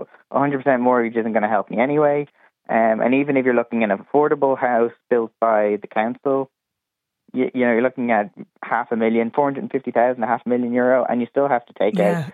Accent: Dublin, Leinster, Ireland; I'm from South County Dublin.

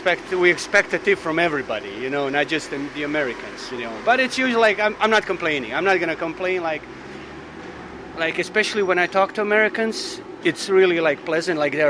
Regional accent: Croatia; now in Ireland

